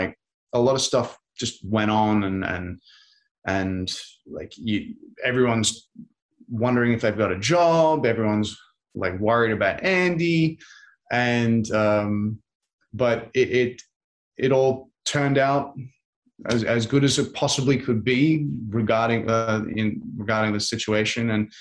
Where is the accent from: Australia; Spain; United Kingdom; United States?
Australia; I'm Australian, I swear.